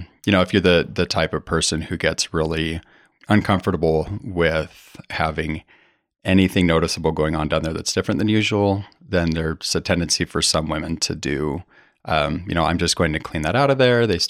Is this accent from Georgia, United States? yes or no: no; Utah, United States; Like, we grew up in Utah, at least us kids did.